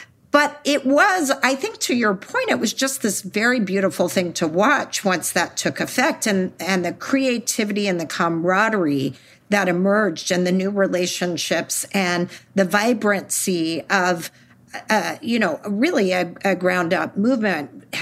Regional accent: Texas, United States; I'm from Texas. The stories are bad, bad out of Texas.

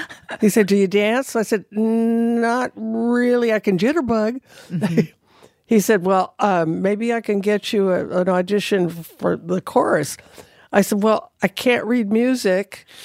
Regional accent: California, United States; And I said, I'm from California.

